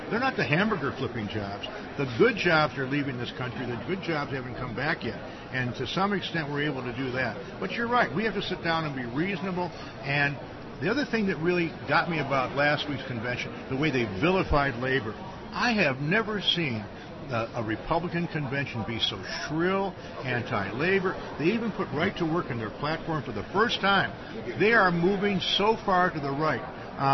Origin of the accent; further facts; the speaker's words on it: Michigan, United States; Well, I'm from Michigan. We've got lower unemployment than the national average.